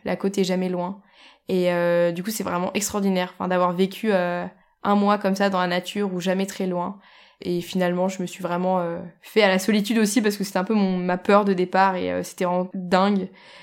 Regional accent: Beirut, Beirut Governorate, Lebanon; bien plus que juste avoir des coupures d'électricité chez moi à Beyrouth.

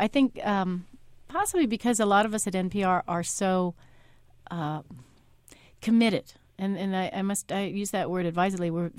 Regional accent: California, United States; I went to University of California, Berkeley. I'm from California. So it was my local, university.

